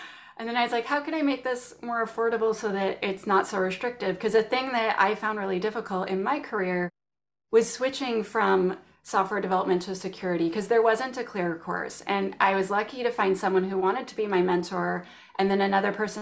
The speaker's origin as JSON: {"language": "English", "country": "Canada", "accent": "Canadian", "said": "And I live in Canada. I'm Canadian. That is my accent."}